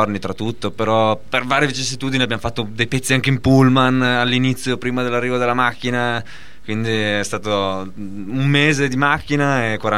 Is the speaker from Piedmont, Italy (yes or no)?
yes; Turin, Piedmont, Italy; accent: Turin; di torinese in primis noi tre, che siamo tutti e tre dei torinesi doc, proprio con l'accento e tutta la nostra torinosità